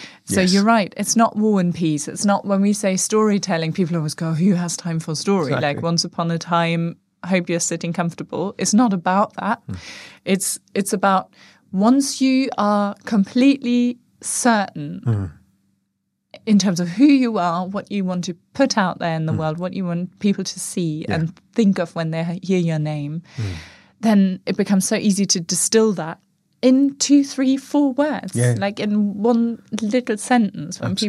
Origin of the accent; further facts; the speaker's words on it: United Kingdom; And I know it's because we're so British in a sense that, like, we live and breathe this culture.